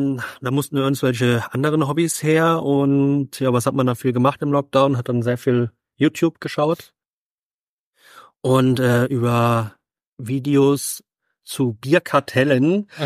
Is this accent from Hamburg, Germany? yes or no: no; Merzig, Saarland, Germany; born there; now in Nonnweiler, Germany; ich bin 40 plus, bin gebürtig aus Merzig und lebe aber seit knapp 10 Jahren im Norden des Saarlandes in Nonnweiler.